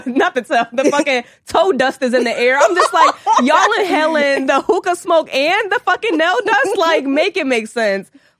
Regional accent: New York, United States; now in Atlanta, United States; Well, I'm not from New York City, but I'm from upstate.

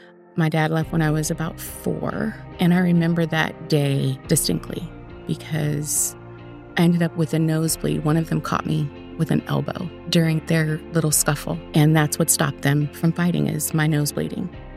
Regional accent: Inglewood, California, United States; I was born here in California. I grew up in Inglewood, which is like a little suburb of Los Angeles that a lot of people don't know about.

